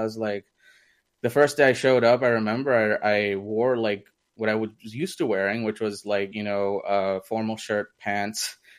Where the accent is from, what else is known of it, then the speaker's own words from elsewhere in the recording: India; first language Hindi; English is a second language; now in United Kingdom; I was born in India. So like learning in the sense like that was my mother tongue, right? So Hindi in our house, even though our family is Maharashtrian, we spoke Hindi mostly. So that's kind of, I grew up on Hindi and then we moved to the UK